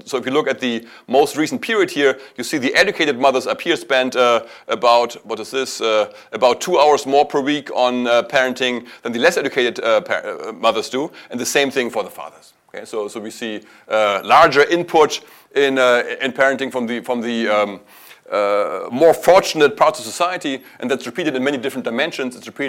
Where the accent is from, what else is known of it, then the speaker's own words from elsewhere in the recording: Evanston, Illinois, United States; how this shows up in my hometown of Evanston, Illinois